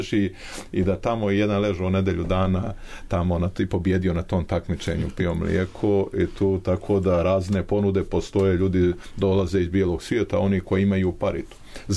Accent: Plužine, Plužine Municipality, Montenegro; born there; ja sam rođen u Pivi, ne znam da li znate, tamo gdje su Plužine

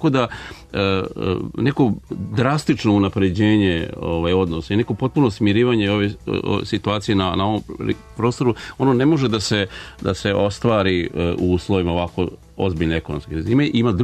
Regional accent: Bosnia & Herzegovina; ja sam iz Bosne, tako da sam lično zainteresovan i zbog svojih roditelja

